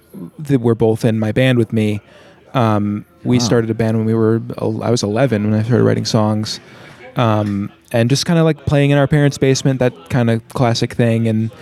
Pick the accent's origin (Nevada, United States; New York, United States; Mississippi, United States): New York, United States; And I grew up in New York, so like I didn't see any of the shows.